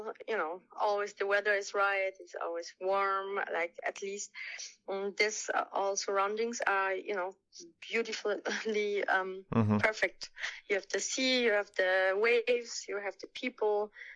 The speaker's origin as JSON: {"language": "English", "country": "Poland", "second_language": "English", "moved": "yes", "lives_now": "Germany", "said": "we moved from Poland to Germany. First, my father, the year before, as a coach, fencing coach, and then we followed with a family a year later."}